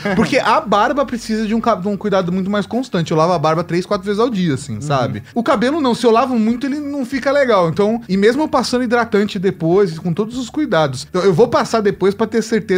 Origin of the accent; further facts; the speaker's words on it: Brazil; como um bom brasileiro